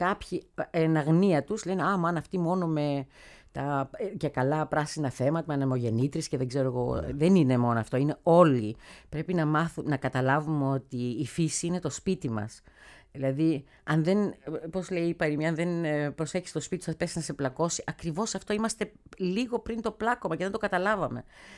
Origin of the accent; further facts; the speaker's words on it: Thessaloniki, Central Macedonia, Greece; Εγώ είμαι από Θεσσαλονίκη.